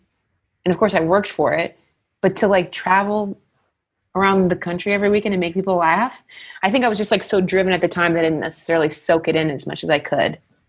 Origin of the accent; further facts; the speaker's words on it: Ohio, United States; I mean, you know, I'm from Ohio too, but I hear you.